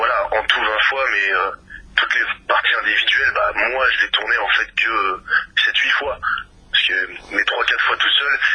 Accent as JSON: {"language": "French", "country": "France", "said": "je suis français"}